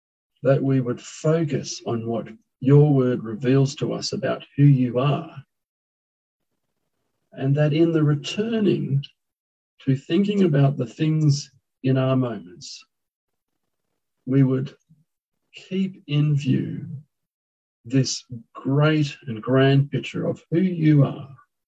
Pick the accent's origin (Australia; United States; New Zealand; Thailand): Thailand; I was a son of missionaries. I grew up born in Thailand, and I grew up in Thailand.